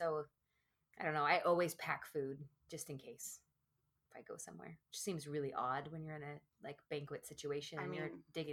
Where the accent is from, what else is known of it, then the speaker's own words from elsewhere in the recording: the South, United States; So born and raised in the South, talking like Texas, right?